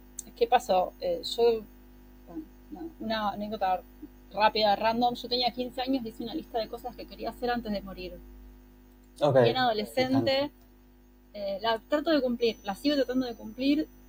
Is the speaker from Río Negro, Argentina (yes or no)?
no; Buenos Aires, Argentina; Yo soy porteña, o sea, lo digo, me hago responsable de lo que estoy diciendo.